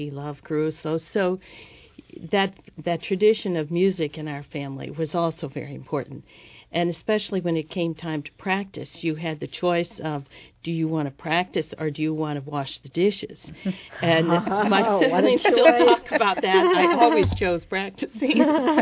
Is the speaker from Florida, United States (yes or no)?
no; St. Louis, Missouri, United States; And I also think that the neighbors in the neighborhood that I grew up in St. Louis had special relationships with the children in the neighborhood